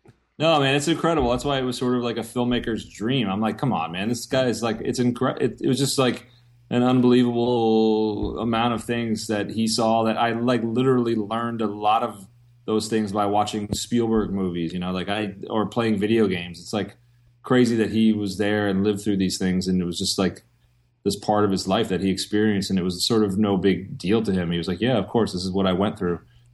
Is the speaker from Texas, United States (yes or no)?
yes; Texas, United States; because I'm from Texas, so I remember like in high school I had Texas history.